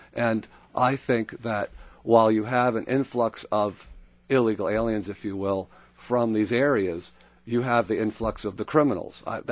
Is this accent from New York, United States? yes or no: yes; New York City, New York, United States; now in Fairfax, United States; I'm from New York City. I'm used to high-density development, if you will.